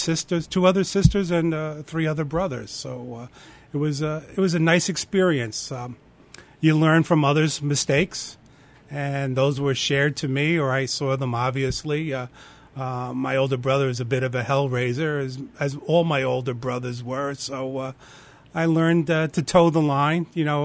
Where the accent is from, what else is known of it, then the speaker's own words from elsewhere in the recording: Southampton, New York, United States; I grew up in the town of Southampton. I was born in Southampton Hospital, 1959 on March 21st.